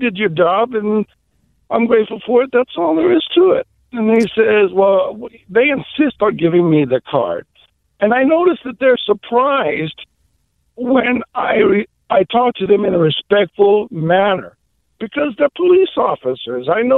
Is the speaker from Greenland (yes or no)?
no; Fresno, California, United States; Hey, I was raised in Fresno all my life